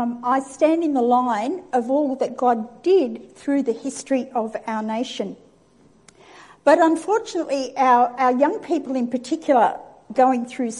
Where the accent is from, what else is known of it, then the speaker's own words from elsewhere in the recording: Newcastle, New South Wales, Australia; My story is I grew up in Newcastle in Anglo-Saxon land, and my experience of Australia Day was the beach and the barbecue.